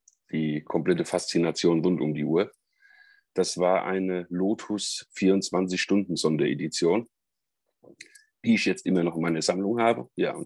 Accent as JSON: {"language": "German", "region": "Rhineland-Palatinate", "country": "Germany", "said": "Ich komme aus dem Westerwald, zwischen Frankfurt und Köln, so für die, die sich da geografisch nicht so gut auskennen."}